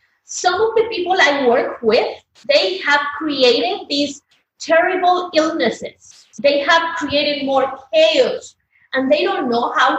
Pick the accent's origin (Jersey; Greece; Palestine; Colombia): Colombia; English is a second language; now in United States; I was raised as a Catholic. My family is super Catholic. I come from Colombia. Catholicism is the number one religion. And suddenly, this Colombian girl, immigrant, living in the United States